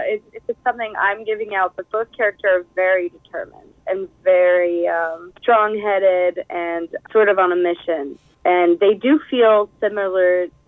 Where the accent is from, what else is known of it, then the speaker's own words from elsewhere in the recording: United States; And because I'm American, it was an option for me.